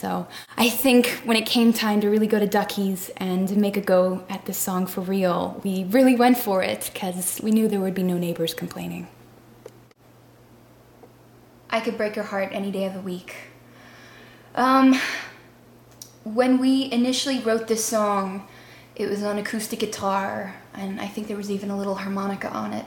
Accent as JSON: {"language": "English", "town": "Nashua", "region": "New Hampshire", "country": "United States", "tie": "born there", "said": "Mike didn't know that I was born in Nashua, New Hampshire, and the river actually runs right through Nashua."}